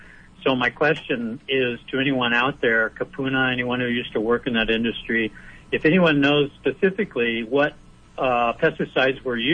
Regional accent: California, United States; I was born and raised in the San Joaquin Valley in a farming family

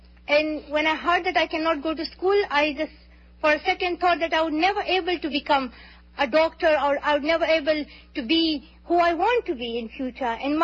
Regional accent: Pakistan; as he's from India and I'm from Pakistan

